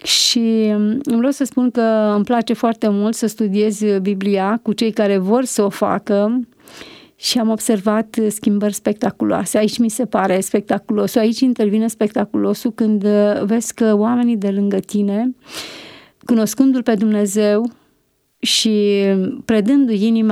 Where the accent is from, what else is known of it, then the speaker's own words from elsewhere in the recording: Băicoi, Prahova, Romania; a venit și la Băicoi, acolo de unde sunt eu, de unde locuiam atunci.